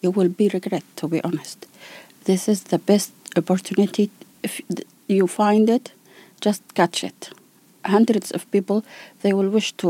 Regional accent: Yemen; English is a second language; I'm from Yemen, Arabic country.

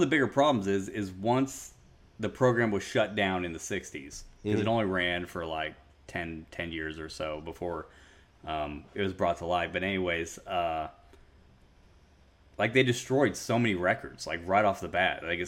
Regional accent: Midwest, United States; Yeah, we're from the Midwest. We say things how they're spelled.

